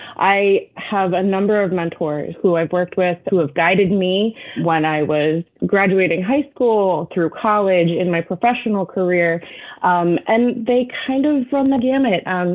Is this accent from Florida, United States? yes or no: no; Pennsylvania, United States; also born or lived in Washington, D.C.; So I am born and raised in South Central Pennsylvania, Adams County originally, and I actually still reside in Adams County, but of course went to school in York and very nearby, so in York County.